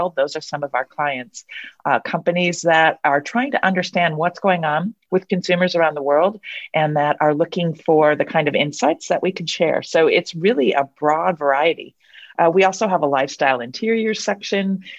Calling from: California, United States; I'm calling in from California, so it's lovely to be here.

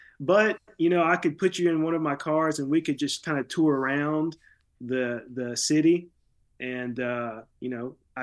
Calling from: Tupelo, Mississippi, United States; I'm coming from Tupelo, Mississippi, which is the birthplace

